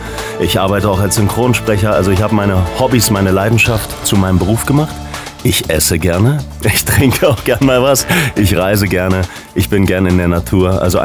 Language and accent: German; Berlin, Germany; now in Brandenburg, Germany; Na, es ist ja quasi ein Heimspiel für mich als Berliner und jetzt Brandenburger.